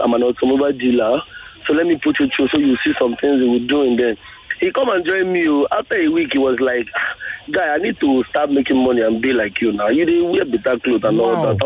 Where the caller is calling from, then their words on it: Ajah, Lagos, Nigeria; I'm calling from Ajah.